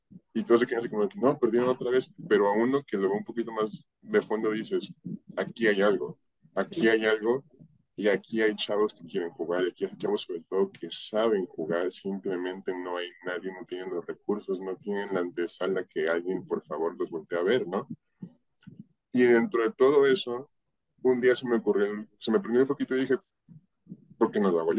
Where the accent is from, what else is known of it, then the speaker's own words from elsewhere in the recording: Guadalajara, Jalisco, Mexico; Siempre me veían como el tapatío, el tapatío, el tapatío, el tapatío. Y al principio yo adopté esa identidad porque pues me identificaba como un niño de 15 años, pues yo nunca había vivido en Colima, ¿no?